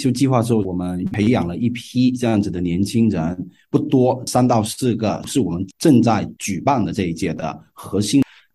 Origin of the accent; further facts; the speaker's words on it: China; moved away as an adult; now in Australia; 我是在国内长大的，然后我来到这边接受这边的高等教育